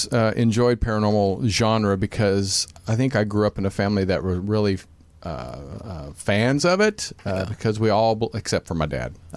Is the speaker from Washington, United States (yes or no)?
no; Kansas, United States; We saw a UFO outside of my hometown in Kansas.